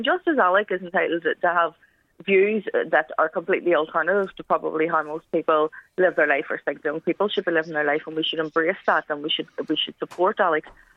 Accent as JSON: {"language": "English", "region": "Northern Ireland", "country": "United Kingdom", "tie": "born or raised there", "said": "I was brought up myself faster in the Troubles, and so I have a very different view of Northern Ireland, and my childhood shaped that."}